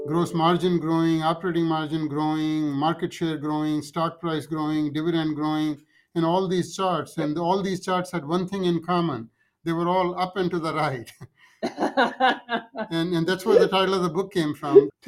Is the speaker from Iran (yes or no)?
no; India; moved away as an adult; now in United States; The book starts with, my upbringing, growing up in India, and then how I came to America, went through very difficult times. I came to US with $150 in my pocket with nothing to fall back on